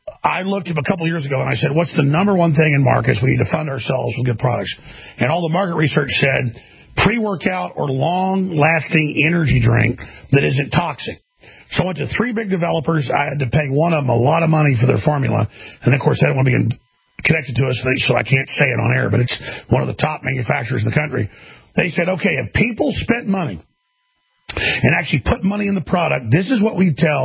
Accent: Texas, United States; You know, I'm from Texas, kind of Southern.

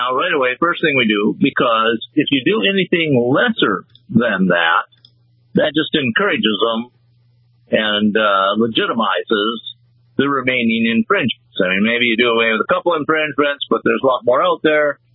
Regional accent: Wisconsin, United States; like I grew up in Wisconsin. Now they always had open carry in Wisconsin.

